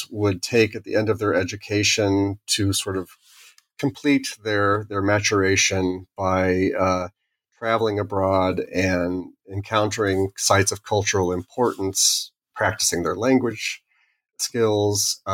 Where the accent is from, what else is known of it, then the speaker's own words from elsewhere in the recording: United States; as an American who I grew up in a family that was able to do some very interesting international travel, because of a father who was in the military and stationed overseas